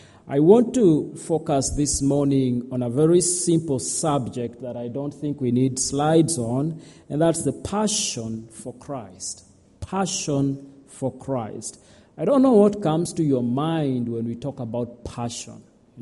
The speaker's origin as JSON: {"language": "English", "country": "Kenya", "moved": "yes", "said": "I'm originally from Kenya. Came here a few years ago. I came in 2012 to pursue my MD at Regent College"}